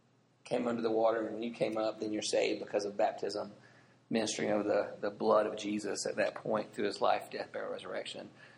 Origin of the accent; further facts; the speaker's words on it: Decatur, Alabama, United States; I grew up in Decatur. And when I grew up here, there were three Jewish families in Decatur. The reason I knew that is all three of our families drove to Huntsville to go to Temple.